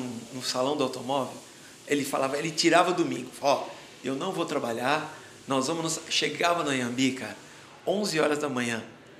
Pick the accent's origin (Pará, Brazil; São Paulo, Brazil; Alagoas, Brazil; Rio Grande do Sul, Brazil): São Paulo, Brazil; Sou nascido em São Paulo.